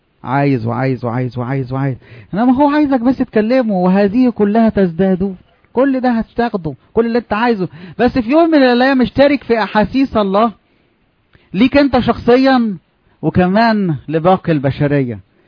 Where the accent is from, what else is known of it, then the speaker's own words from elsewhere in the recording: Upper Egypt, Egypt; عندنا في الصعيد انا لما قلت المثل ده الناس عملوا لي ايه؟